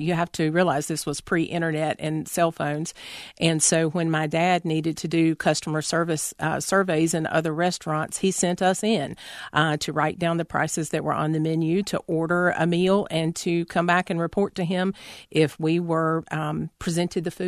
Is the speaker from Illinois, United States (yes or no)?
no; Charlotte, North Carolina, United States; also born or lived in Monroe / Matthews / Salisbury; I was born in Charlotte, but we really lived in some of the more small communities around Charlotte. As Dad worked for the McDonald's chain, we lived in Monroe and Matthews and Salisbury and other small places.